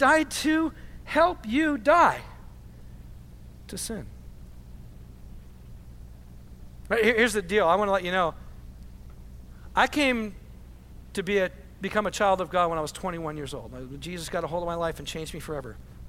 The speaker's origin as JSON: {"language": "English", "region": "Michigan", "country": "United States", "tie": "born or raised there", "said": "You know, I grew up in Michigan, and I was done with the Lions at least 100 times in my life, okay?"}